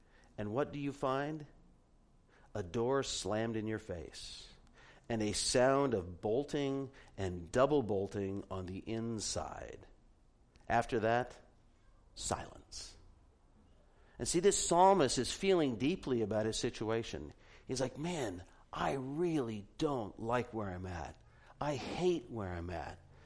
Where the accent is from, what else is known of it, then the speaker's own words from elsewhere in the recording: Arizona, United States; I grew up in Arizona, so the concept of body surfing is extremely foreign because there's no place to surf in Arizona